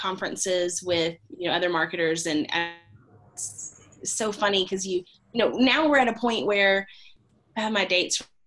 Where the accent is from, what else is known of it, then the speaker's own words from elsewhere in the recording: Alabama, United States; this girl from Alabama, and they thought I was so funny because of my accent